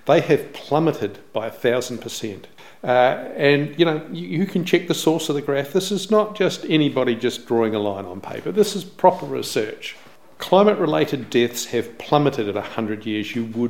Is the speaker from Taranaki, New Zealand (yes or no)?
no; Balclutha, Otago, New Zealand; born there; My heritage was Dutch, even though I was born in Balclutha.